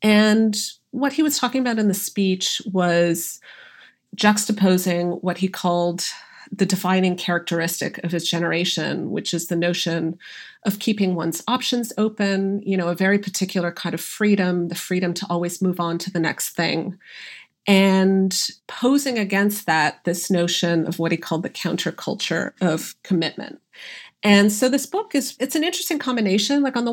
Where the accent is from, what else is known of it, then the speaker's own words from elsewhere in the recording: Canada; I feel like growing up in Canada, we mostly read like Margaret Atwood and Robertson Davies.